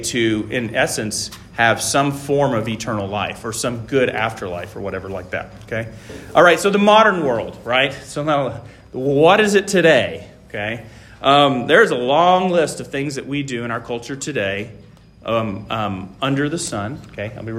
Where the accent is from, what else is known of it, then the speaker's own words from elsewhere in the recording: Taiwan; You know, I grew up in Taiwan, and in the funerals that took place there, it wasn't unusual for there to be paper cars or paper airplanes